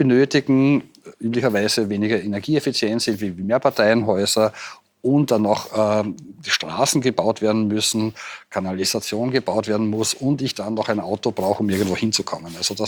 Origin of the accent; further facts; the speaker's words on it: Austria; bei uns in Österreich